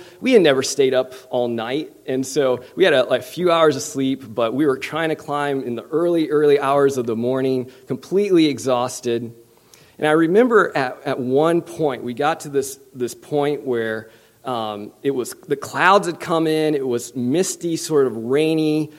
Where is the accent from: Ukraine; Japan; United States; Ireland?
Japan; I grew up in Japan as a missionary kid.